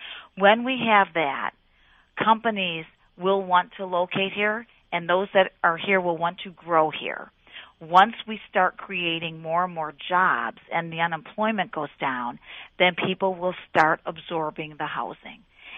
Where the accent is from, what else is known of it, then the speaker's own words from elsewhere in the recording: Detroit, Michigan, United States; I was born on on Shane Street in the city of Detroit. My parents owned a tavern. We lived on top, youngest of 10 children. Mm-hmm. So I really grew up in the city